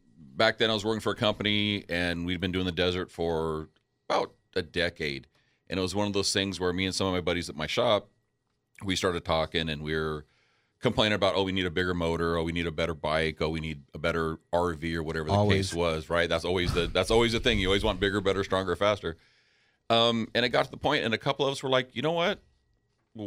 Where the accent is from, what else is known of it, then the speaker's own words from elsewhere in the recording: Chula Vista, California, United States; Gone as a kid with neighbors, they kind of got me into it growing up in Chula Vista.